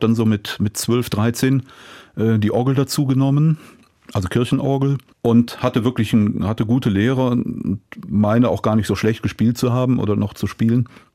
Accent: Cologne, North Rhine-Westphalia, Germany; Ich bin in einer Pfarrei in Köln groß geworden

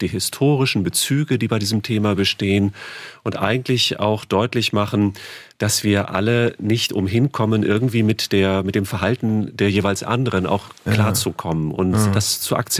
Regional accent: Germany; sondern ich sage, so und so heiße ich bin Deutscher und so möchte ich angesprochen werden.

